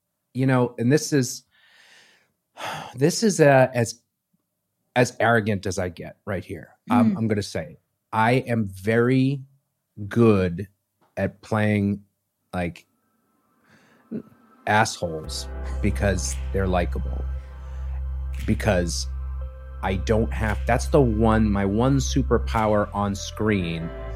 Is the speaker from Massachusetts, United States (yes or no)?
yes; Boston, Massachusetts, United States; I mean, I'm from Boston.